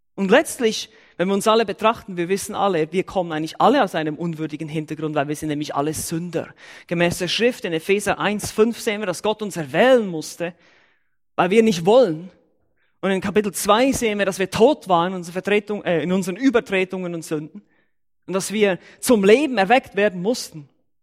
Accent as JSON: {"language": "German", "town": "Kehrsatz", "region": "Bern", "country": "Switzerland", "tie": "born or raised there", "said": "in Kersatz, meinem Heimatdorf in der Schweiz, wo ich aufgewachsen bin, absolut unbedeutende Stadt, oder Dorf eigentlich, 3000 Seelen, glaube ich."}